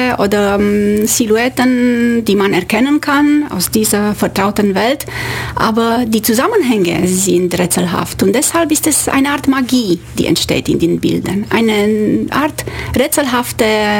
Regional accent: Romania; German is a second language; moved away as an adult; now in Germany; Ich komme aus Rumänien. Ich bin dort geboren, habe meine Kindheit und Jugend dort verbracht. Ich habe Geologie studiert an der Universität Bukarest.

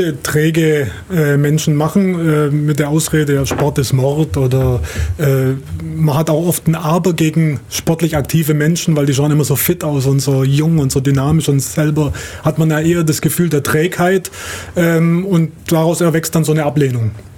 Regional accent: Ulm, Baden-Württemberg, Germany; born there; now in Illerberg, Germany; Ich komme gebürtig aus Ulm, aber wohne jetzt auf bayerischer Seite in Illerberg.

